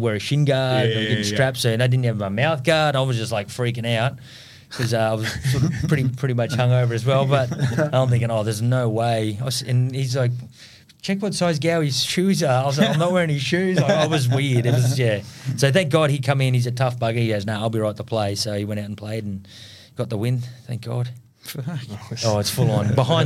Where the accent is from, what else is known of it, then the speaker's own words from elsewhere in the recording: Queensland, Australia; probably as a Queenslander, it's great